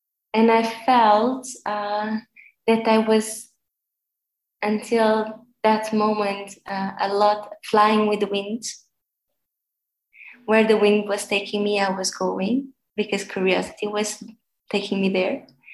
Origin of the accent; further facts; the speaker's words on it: Lisbon, Portugal; I just felt really missing my hometown. I didn't want to go back to Lisbon.